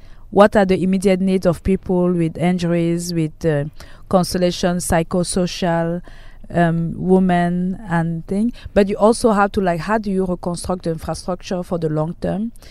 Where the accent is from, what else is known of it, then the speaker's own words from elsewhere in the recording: Cameroon; I'm a native from Cameroon.